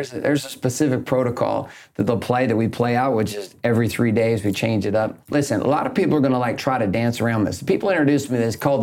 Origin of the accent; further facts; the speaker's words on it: Stockton, California, United States; also born or lived in Yakima, Washington; I was raised in Stockton, then we moved to Central Washington to a place called Yakima, which is pretty much an apple country place in the middle of Washington State.